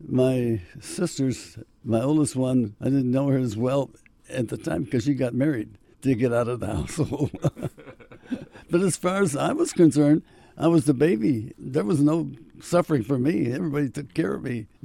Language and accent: English; Chicago, Illinois, United States; I come from a big family. I had three older brothers and two older sisters.